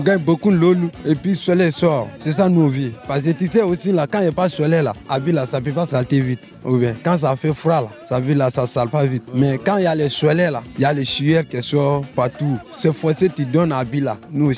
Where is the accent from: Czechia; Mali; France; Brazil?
Mali; Non, moi, je viens de Mali.